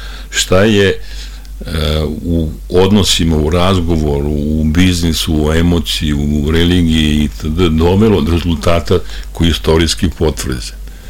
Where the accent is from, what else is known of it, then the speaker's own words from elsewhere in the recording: Šumadija, Serbia; ja sam Šumadinac Gruženin